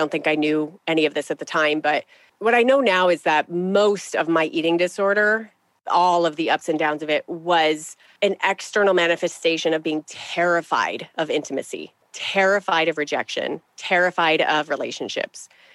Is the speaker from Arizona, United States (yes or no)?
yes; Arizona, United States; let's start at the beginning, or somewhat at the beginning. I was raised out in Arizona in the United States under the desert sun, one of six kids, five girls, one boy